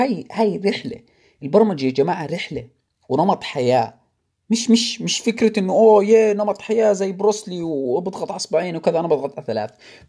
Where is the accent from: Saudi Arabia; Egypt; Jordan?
Jordan; طبعا التوجيهي للأسف عندنا بالأردن